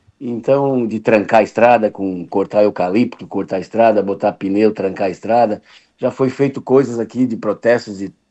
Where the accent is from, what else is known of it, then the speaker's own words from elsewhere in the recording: Criciúma, Santa Catarina, Brazil; born there; eu nasci em Santana, moro no Rio Carvão. Então, sou filho de mineiro